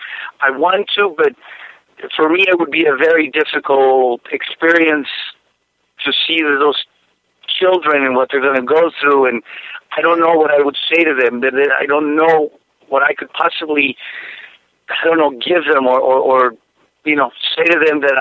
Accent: Tijuana, Baja California, Mexico; I was born in Tijuana, Mexico, and I did spend 10 years of my childhood in an orphanage.

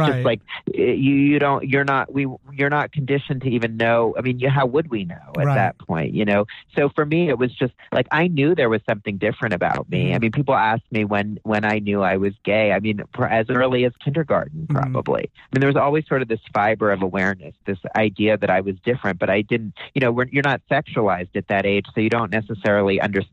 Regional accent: Florida, United States; I grew up actually in South Florida. I'm probably one of the rare native Floridians.

